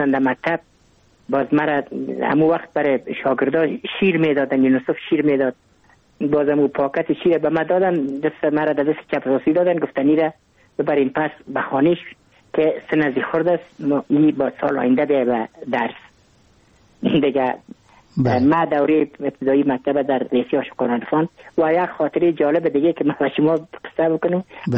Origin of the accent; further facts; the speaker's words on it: Kabul, Afghanistan; من متولد کابل هستم، در نایی اول کابل تولد شدیم.